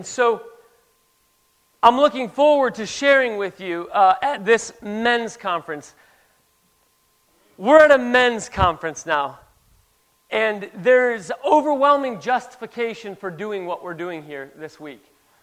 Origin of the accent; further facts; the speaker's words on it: Monroe, North Carolina, United States; I'm from North Carolina, Monroe, North Carolina.